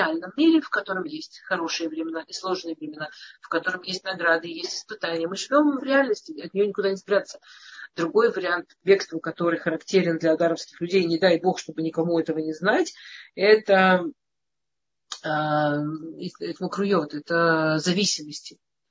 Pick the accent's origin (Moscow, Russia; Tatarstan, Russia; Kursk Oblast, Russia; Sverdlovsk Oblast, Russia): Moscow, Russia; accent: Moscow Russian; я из Москвы в детстве, и мы говорили на нормальном, я не знаю, какой у меня сейчас русский прононс, поэтому я, но в детстве я точно говорила на обычном классическом московском русском языке.